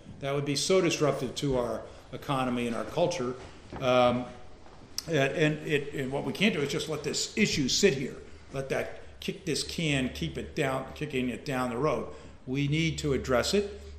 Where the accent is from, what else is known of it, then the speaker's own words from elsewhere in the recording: Yonkers, New York, United States; I grew up in New York, and I grew up in Yonkers, outside of Yonkers.